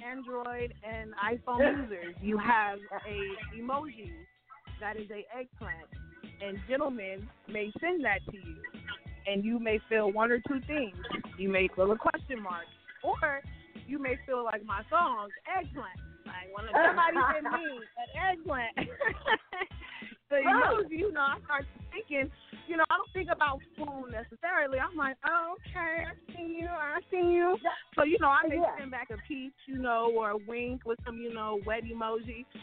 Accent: Sacramento, California, United States; I come from Sacramento, California, Southside. I went to Freeport Elementary. I went to Golden Green. Graduated from Burbank, Sacramento College

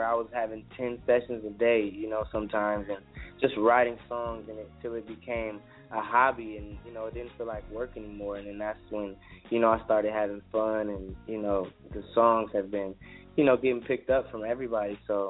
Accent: Compton, California, United States; You know, I'm a singer. I'm a songwriter from Compton, California.

